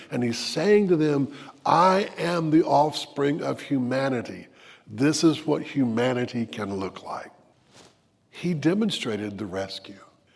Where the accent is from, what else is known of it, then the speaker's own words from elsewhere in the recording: Birmingham, Alabama, United States; When I first moved to Selma, I was an outsider from Birmingham.